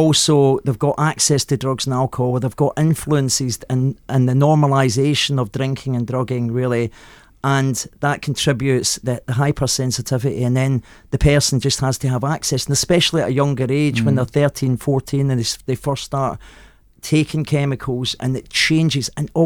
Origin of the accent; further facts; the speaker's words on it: Glasgow, Scotland, United Kingdom; So I grew up in Glasgow in the 60s.